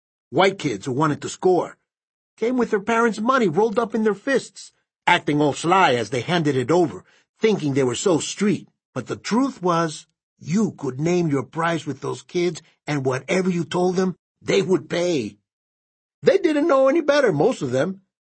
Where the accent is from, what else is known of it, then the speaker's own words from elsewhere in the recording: Nicaragua; English is a second language; moved away as an adult; I came from Nicaragua, baby. A land of lakes and volcanoes. Been here 8 years, almost to the day. Back in Nicaragua, I was studying to be in the priesthood.